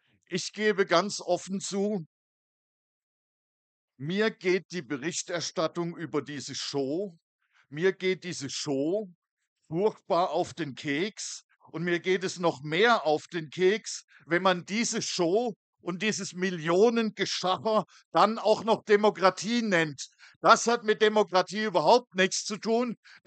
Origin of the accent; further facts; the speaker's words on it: North Rhine-Westphalia, Germany; Ich komme ja aus dem Ruhrgebiet.